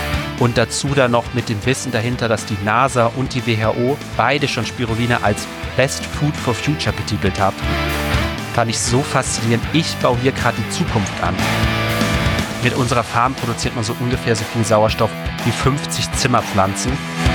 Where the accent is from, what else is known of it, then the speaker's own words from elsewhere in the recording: Darmstadt, Hesse, Germany; now in Kiel, Germany; Ich komme ursprünglich aus Darmstadt, bin dann zum Studieren nach Kiel gezogen.